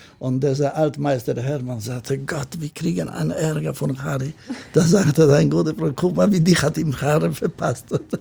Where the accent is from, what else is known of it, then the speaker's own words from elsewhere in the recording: Gdańsk, Pomeranian Voivodeship, Poland; German is a second language; now in Hamburg, Germany; Nein, ich komme aus Danzig. Und dann mein erster Schritt nach Deutschland, ich bin gelandet in Bonn.